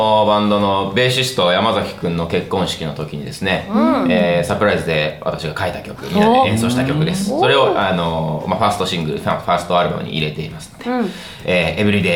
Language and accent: Japanese; Hitachinaka, Ibaraki, Japan; 地元茨城県のひたちなか市というところでですね